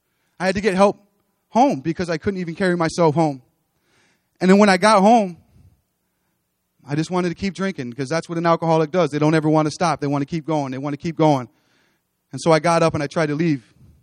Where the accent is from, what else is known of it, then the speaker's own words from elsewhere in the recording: Batavia, United States; I'm here from Batavia. I grew up here, and this is where I went to school, and this is where I made all of my friends.